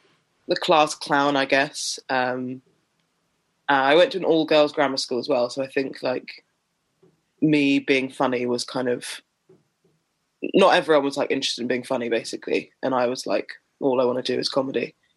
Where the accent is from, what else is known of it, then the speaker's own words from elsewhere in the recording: Sutton, London, United Kingdom; I was living in Sutton. I grew up in Sutton in South London. Which is like, it's technically London, but nobody really thinks of it as London.